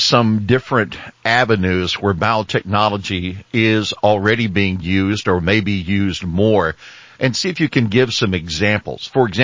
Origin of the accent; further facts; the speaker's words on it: Kentucky, United States; I come from Kentucky